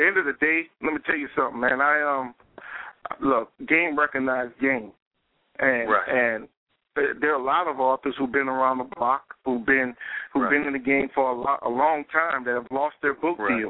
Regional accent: New Orleans, Louisiana, United States; I'm from New Orleans.

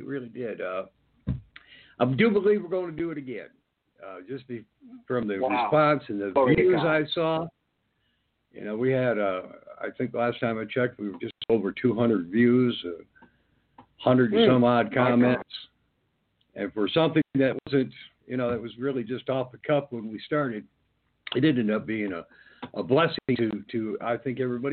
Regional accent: Michigan, United States; born there; my mom and dad are from Alabama. I was born in Michigan, but now I'm back in Alabama where I belong.

